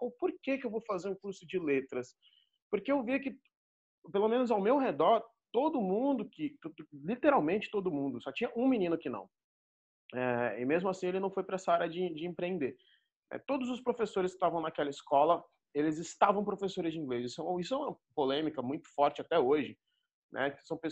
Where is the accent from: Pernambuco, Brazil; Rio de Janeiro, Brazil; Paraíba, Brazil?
Pernambuco, Brazil; Recife; also born or lived in Maceió; Eu não sou de São Paulo, eu nasci, cresci em Recife, depois eu fui para Maceió. Eu comecei a minha carreira profissional lá.